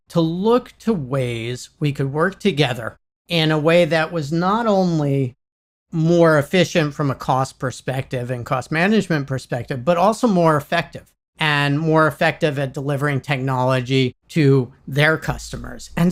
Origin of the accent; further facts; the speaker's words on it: New York City, New York, United States; that brought me back to New York City, brought me back home. So it was a good reason to get back to my hometown.